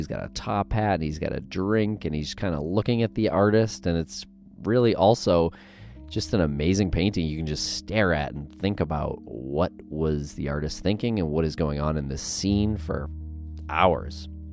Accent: Medford, Massachusetts, United States; I grew up in Medford, mere probably 2 or 3 miles from where I grew up.

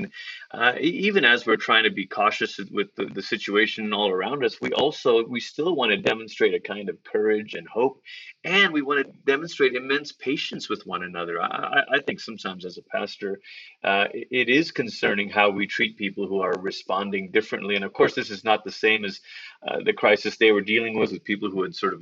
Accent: Malaysia; I grew up in Malaysia

